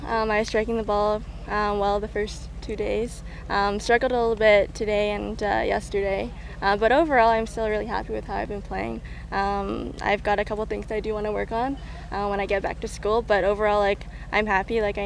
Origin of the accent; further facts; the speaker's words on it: Calgary, Alberta, Canada; I knew that I was from Calgary.